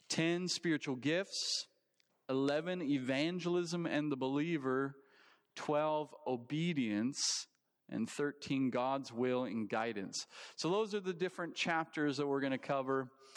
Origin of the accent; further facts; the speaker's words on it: Vanderhoof, British Columbia, Canada; now in United States; I grew up in Vanderhoof. We moved down to the state of sunny California in 2017.